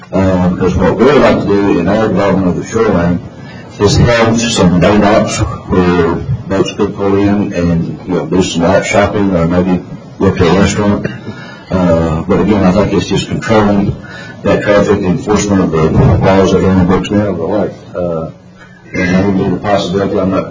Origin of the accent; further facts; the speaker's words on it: Granbury, Texas, United States; which I grew up there in Granberry, been on the lake ever since it was developed